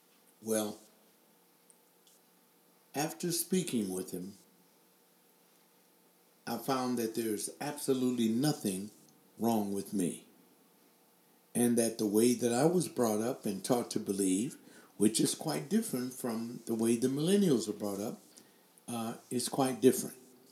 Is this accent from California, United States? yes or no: yes; Los Angeles, California, United States; Even though I was from Southern California, Los Angeles, and he was from this unknown town in Arkansas, that we were alike.